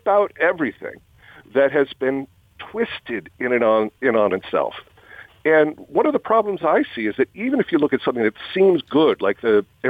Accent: United States; Well, I think specifically as an American, as someone who teaches constitutional law

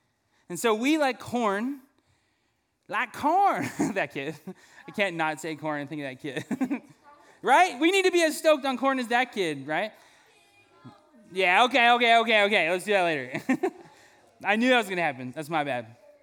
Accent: Fresno, California, United States; I'm from Fresno, and there's an ag town, okay?

